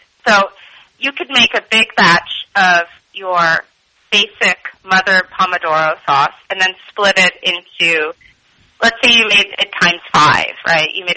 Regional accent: Los Angeles, California, United States; I thought about my background, and I'm from Los Angeles, California, which the history of that is actually more Mexican, Hispanic, Asian.

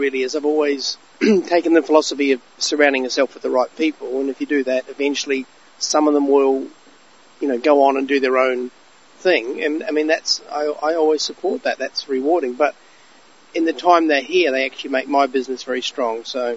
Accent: Christchurch, Canterbury, New Zealand; now in Brisbane, Australia; I'm from Christchurch in the South Island, New Zealand, but I've lived in Brisbane close to 30 years. I'm pretty much, it's home to me.

